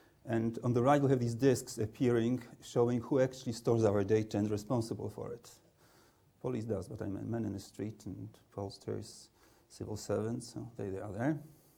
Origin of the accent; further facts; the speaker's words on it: Poland; English is a second language; moved away; I came from Poland, so I had loads of things to learn.